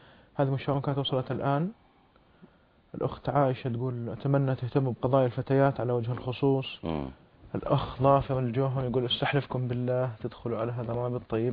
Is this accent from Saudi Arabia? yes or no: yes; Saudi Arabia; اللي عندنا في السعودية.